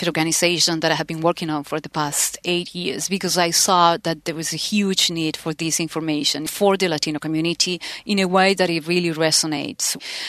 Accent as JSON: {"language": "English", "country": "Peru", "said": "And I'm from Peru. I was born in Peru."}